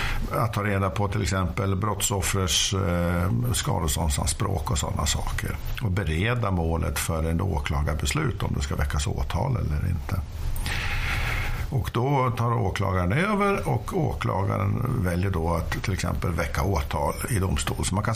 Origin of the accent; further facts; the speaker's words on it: Gävle, Gävleborg County, Sweden; born there; Ja, jag är född i Gävle.